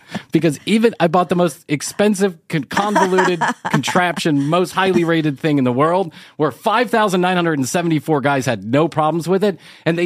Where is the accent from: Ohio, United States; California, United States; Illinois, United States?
Illinois, United States; Chicago; I am an Irish boy from Chicago. I'm the shortest of all my brothers.